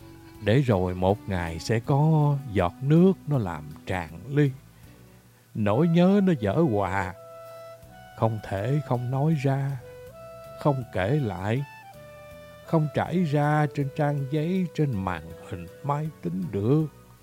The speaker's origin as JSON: {"language": "Vietnamese", "region": "Mekong Delta", "country": "Vietnam", "tie": "born or raised there", "said": "Quê tôi ở miền Tây, một năm cũng vài lần về Tết nhất để mà dỗ chạp."}